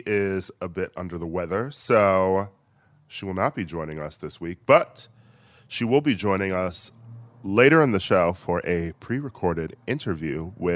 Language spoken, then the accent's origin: English; Wisconsin, United States; I will, of course, be picking my home state of Wisconsin.